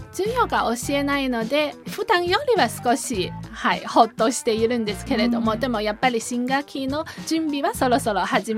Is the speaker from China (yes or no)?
yes; China; Japanese is a second language; moved away as an adult; now in Niigata, Japan; 私は中国から来たんですけれども、アンニャの友達です。2009年からもう9年間なんですけれども、ずっと新潟市に住んでいます。